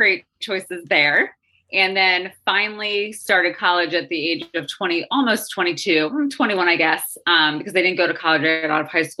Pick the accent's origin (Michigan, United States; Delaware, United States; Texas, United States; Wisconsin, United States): Delaware, United States; now in Kennett Square, United States; So I recently moved to Kennett Square, Pennsylvania. I grew up in Delaware.